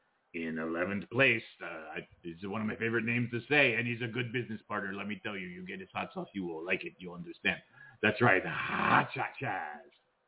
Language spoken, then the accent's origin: English; Mexico; like growing up in Mexico, I didn't quite grow up with him the way you did